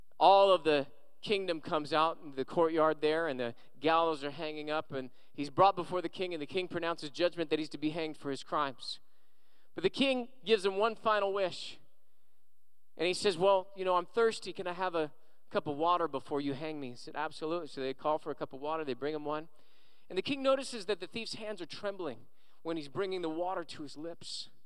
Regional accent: Moreno Valley, California, United States; also born or lived in Riverside, United States; No, I was born in Riverside Hospital and grew up in Moreno Valley with some of the people from San Bernardino who say it's ghetto.

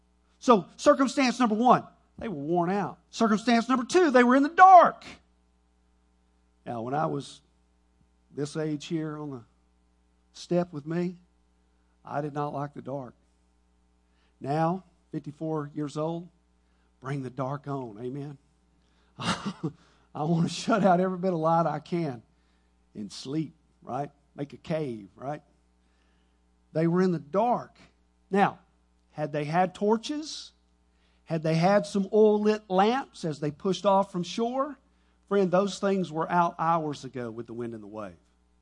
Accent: Duncanville, Texas, United States; He died in Plano, Texas, right up kind of north of where I grew up there in Duncanville on the south side.

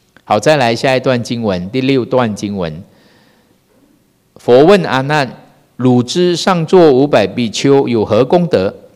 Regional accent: Malaysia; now in Taiwan; 因为我自己是从马来西亚来的嘛，我没有来台湾之前呢，我就看了导师的书了

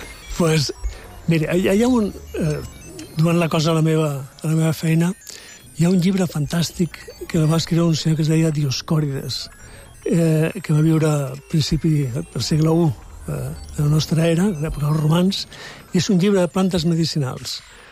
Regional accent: Balearic Islands, Spain; also born or lived in Barcelona; now in Mallorca, Spain; Pues som nascut a Barcelona, però he viscut sempre a Menorca. Tota la meva família és menorquina, però visc aquí a Mallorca des de fa molts anys i em considero baleàric.

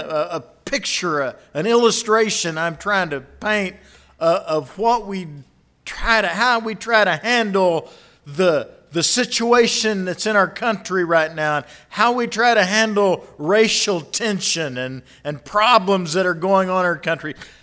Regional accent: Blanchard, Oklahoma, United States; I grew up in Blanchard, Oklahoma, or if you're from there, it's Blanchard, Oklahoma.

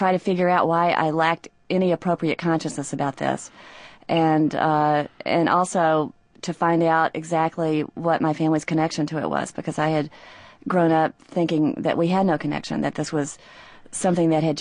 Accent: Birmingham, Alabama, United States; I was growing up in Birmingham at the time of the church bombing and the huge demonstrations there in 63, and I was growing up in a place that was called Over the Mountain, which was a state of mind as well as a place.

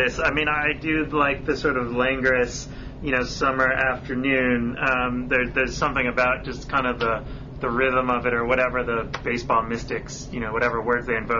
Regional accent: New York, United States; born there; I was born in New York, and I come from a family of anti-Yankees, so I rooted for the Mets as a kid

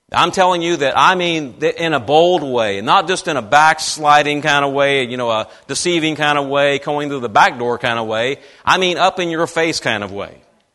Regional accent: Louisiana, United States; when I grew up in the military. My dad was in the military for 26 years, and I am originally from Louisiana.

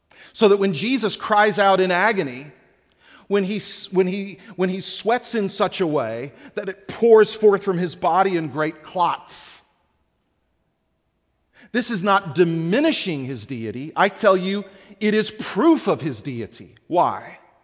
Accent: Texas, United States; I'm from Texas. We shake hands.

